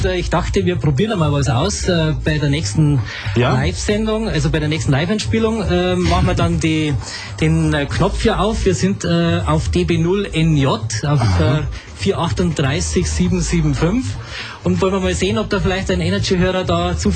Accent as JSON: {"language": "German", "town": "Erding", "region": "Bavaria", "country": "Germany", "said": "Ja, ich komme aus Erding."}